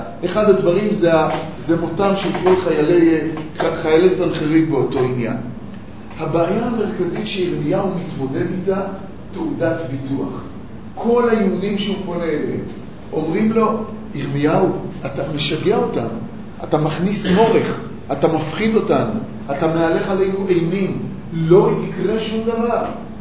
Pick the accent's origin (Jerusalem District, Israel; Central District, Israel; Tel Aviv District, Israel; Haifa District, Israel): Tel Aviv District, Israel; Tel Aviv; אנחנו גדלנו בתל אביב